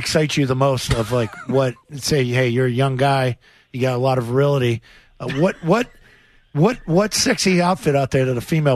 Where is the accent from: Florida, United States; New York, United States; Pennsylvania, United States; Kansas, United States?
Pennsylvania, United States; Now, I grew up in Western Pennsylvania like you